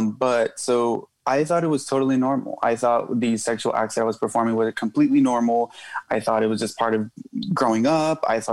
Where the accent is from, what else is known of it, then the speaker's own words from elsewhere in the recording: Whittier, California, United States; Growing up in Whittier was really interesting because there's a it's very diverse, even though it's not. Mm-hmm. It's obviously mostly Mexican